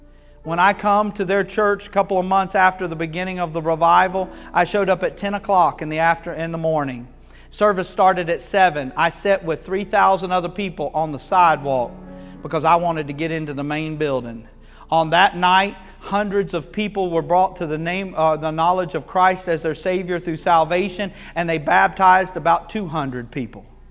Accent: Panama City, Florida, United States; One of the last major revivals in North America happened near my hometown, and I'm from Panama City. It happened in Pensacola.

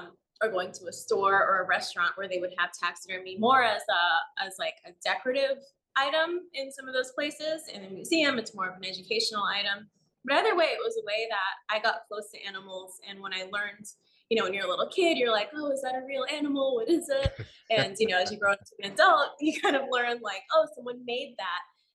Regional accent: Miami, Florida, United States; now in New York, United States; No, I grew up in Miami and I've lived in New York for about like close to 20 years.

